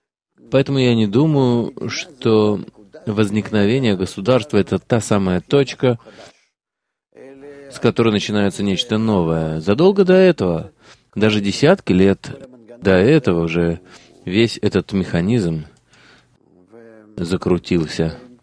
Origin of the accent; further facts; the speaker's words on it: Russia; moved away; Я прибыл из России.